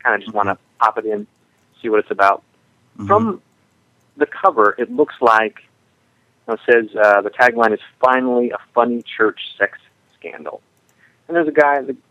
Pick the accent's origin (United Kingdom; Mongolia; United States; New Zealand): United States; Midwest; I grew up in the Midwest, like Todd, as Todd, like Todd, whatever.